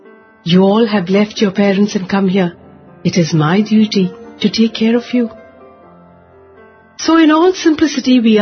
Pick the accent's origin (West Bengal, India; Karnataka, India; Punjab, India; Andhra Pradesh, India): Andhra Pradesh, India; Kadapa; now in Chennai, India; I hail from Kadapa in Andhra Pradesh. Currently, I live in the city of Chennai in Tamil Nadu.